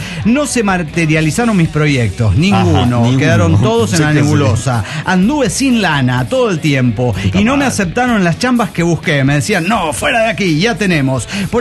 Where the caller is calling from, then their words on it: Costa Rica; de Costa Rica.